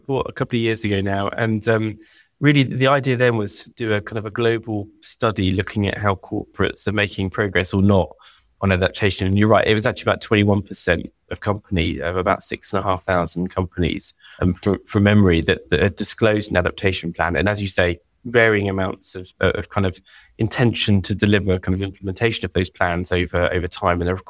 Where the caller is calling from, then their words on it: London, United Kingdom; I'm calling from London